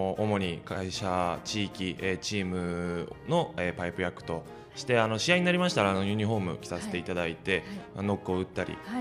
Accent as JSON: {"language": "Japanese", "region": "Niigata", "country": "Japan", "said": "出身は新潟県になります。"}